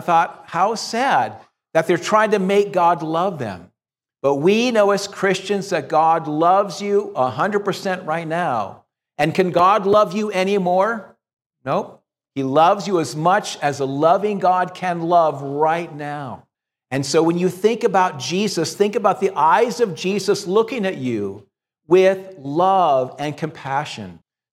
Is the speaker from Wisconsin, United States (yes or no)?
no; Hacienda Heights, California, United States; I was raised in Hacienda Heights. We used to play each other in football.